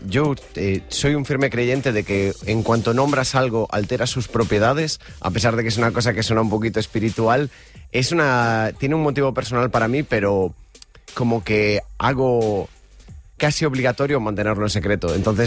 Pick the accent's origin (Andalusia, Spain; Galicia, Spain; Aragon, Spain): Galicia, Spain; now in Barcelona, Spain; me mudé este año, pero yo soy gallego, evidentemente.